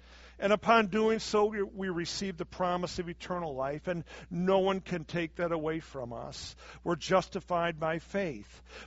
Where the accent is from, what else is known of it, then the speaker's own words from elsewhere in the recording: Chicago, Illinois, United States; And here's my biggie. I'm from Chicago.